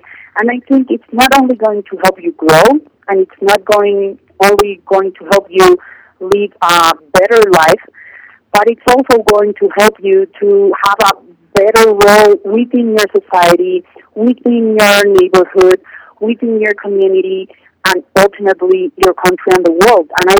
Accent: Cali, Valle del Cauca, Colombia; I am from Cali, Colombia, and I grew up in there, and it was a city that was very heavily, beaten by the drug cartel wars.

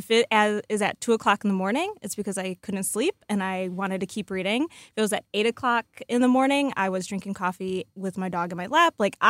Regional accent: Rockford, Illinois, United States; So I am originally from Rockford, Illinois, which is why I'm a diehard Bears fan, thanks to my dad.

